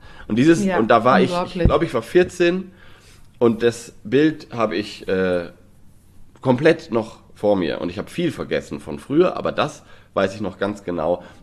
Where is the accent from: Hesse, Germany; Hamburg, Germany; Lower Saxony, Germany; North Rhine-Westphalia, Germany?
Lower Saxony, Germany; born there; komme ich ja gebürtig aus Niedersachsen